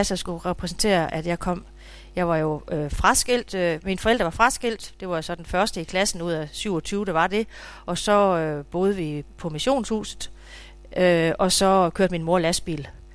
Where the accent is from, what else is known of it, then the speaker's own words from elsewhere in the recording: Gammelby, Region of Southern Denmark, Denmark; born there; Jeg er født nede i Gammelby, nede ved Læborg, hvor min farfar var sognefoged, min oldefar var sognefoged, skatterådsformand.